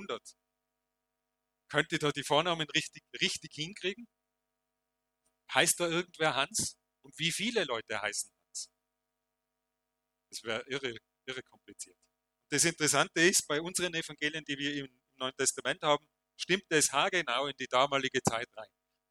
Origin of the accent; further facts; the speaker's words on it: Tyrol, Austria; Dann sage ich, aus dem Bezirk Reutte, Ausserfern. Ah, interessant, woher? Dann denke ich mir jetzt. Hat das jetzt einen Sinn? Dann habe ich gesagt, ich bin aus Bärwang, einem kleinen Ort.